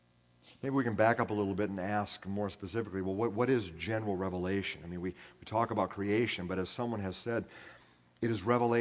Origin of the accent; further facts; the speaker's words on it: Iowa, United States; also born or lived in California; I'll never forget, you know, growing up in Northwest Iowa and not looking around, I realized. When we moved back from California to Iowa back in 1991